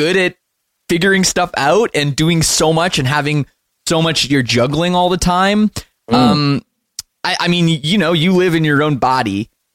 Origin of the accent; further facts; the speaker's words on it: Oakville, Ontario, Canada; us growing up in Southern Ontario